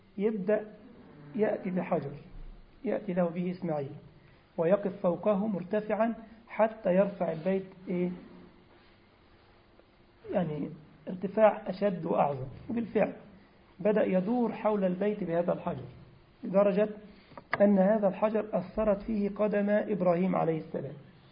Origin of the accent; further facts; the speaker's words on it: Egypt; كان واحد يقول دعابة كده عندنا في مصر زمان كده